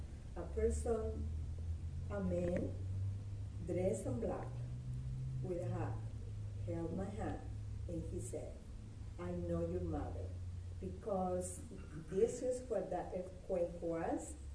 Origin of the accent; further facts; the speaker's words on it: Peru; When I was 10 years old, in my city, I'm from Peru, and we have a lot of earthquakes.